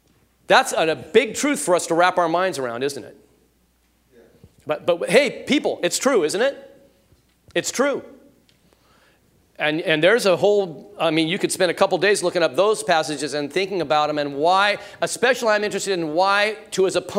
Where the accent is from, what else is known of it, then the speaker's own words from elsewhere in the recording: Van Nuys, California, United States; I'm from Van Nuys, okay?